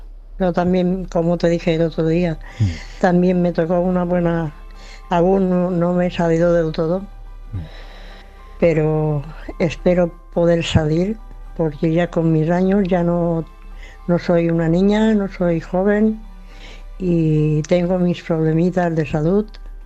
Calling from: Balearic Islands, Spain; de Mallorca.

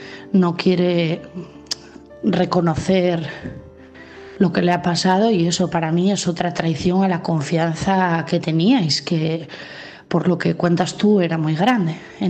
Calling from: Asturias, Spain; de Asturias

